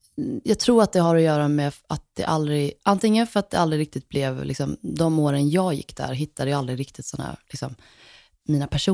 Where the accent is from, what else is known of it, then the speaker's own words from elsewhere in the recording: Gothenburg, Västra Götaland County, Sweden; Jag trivdes med min barndom i Högsbo, det gjorde jag.